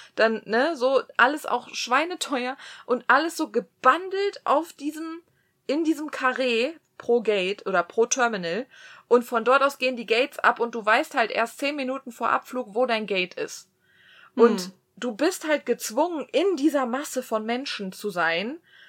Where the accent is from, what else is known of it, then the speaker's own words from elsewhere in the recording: Germany; now in United States; Deutschland wird immer meine Heimat sein, aber mein Zuhause ist die USA.